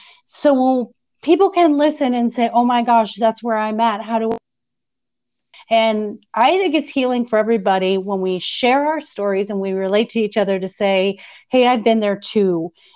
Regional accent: Glendale, Arizona, United States; also born or lived in Germany; now in Austin, United States; I grew up in Arizona, Glendale, Arizona, specifically.

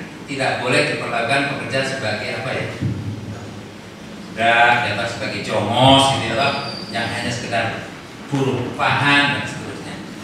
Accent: Purworejo, Central Java, Indonesia; orang Cirebon ini termasuk saya orang Purworejo atau orang Jawa Tengah sudah bergaul

